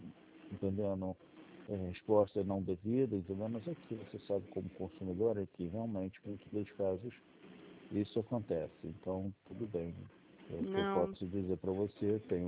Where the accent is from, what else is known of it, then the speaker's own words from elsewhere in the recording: Petrópolis, Rio de Janeiro, Brazil; Eu sou da região serrana do Rio de Janeiro.